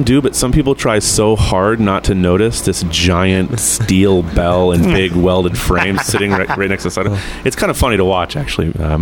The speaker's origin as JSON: {"language": "English", "region": "Midwest", "country": "United States", "said": "And I'm from the Midwest. I'm really outgoing."}